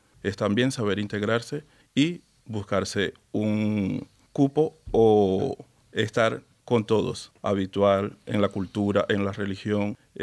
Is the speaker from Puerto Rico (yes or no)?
no; Venezuela; now in Spain; Vengo de Venezuela y llevo 2 años acá en España.